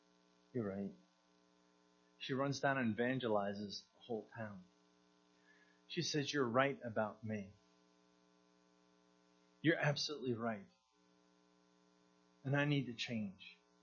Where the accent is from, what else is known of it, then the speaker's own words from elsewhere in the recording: New Jersey, United States; So I'm from New Jersey, so I can make fun of New Jersey. No one else can.